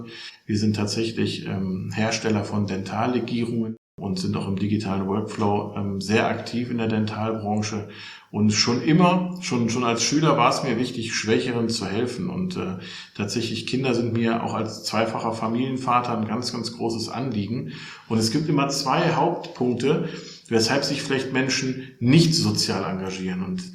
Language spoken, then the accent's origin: German; Solingen, North Rhine-Westphalia, Germany; born there; now in Hilden, Germany; Ich bin geboren im Bergischen Land in Solingen und wohne tatsächlich in Hilden bei Düsseldorf.